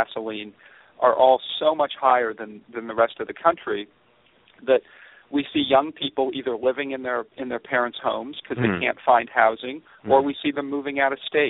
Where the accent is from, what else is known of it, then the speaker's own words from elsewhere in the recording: Fullerton, California, United States; when I was a kid, I was growing up in Fullerton, which is inland from the South Bay, and when I played outside for an hour in the summer in Fullerton in the 1970s, my lungs hurt